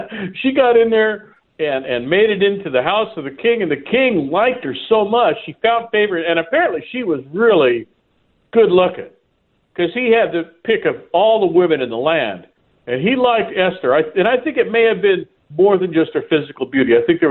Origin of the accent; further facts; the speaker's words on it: San Diego, California, United States; I grew up in San Diego, and KCBQ used to be a pop station.